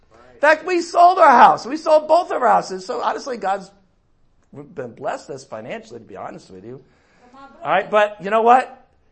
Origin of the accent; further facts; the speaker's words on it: San Diego, California, United States; Whatever we're from, we're from San Diego.